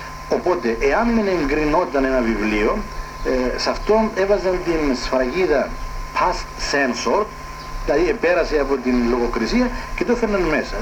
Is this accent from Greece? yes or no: no; Yialousa, Famagusta District, Cyprus; Τους ύμνους τους θυμόμουν από την εκκλησία του χωριού μου όταν ήμουν παιδί, από την Γιαλούσα